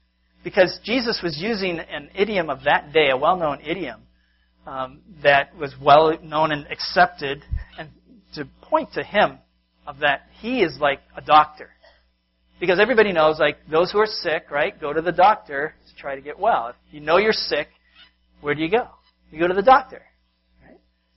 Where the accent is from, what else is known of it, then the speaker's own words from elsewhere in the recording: Massachusetts, United States; I remember the meals I had together with my family growing up in Massachusetts. My parents came from the Midwest